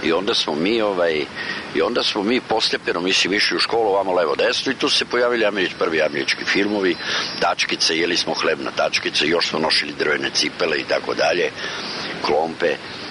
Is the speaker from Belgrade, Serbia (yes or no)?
yes; Belgrade, Serbia; born there; ja sam rođen u Beogradu, rođen sam, što je interesantno, u tehničkom fakultetu, u samom tehničkom fakultetu.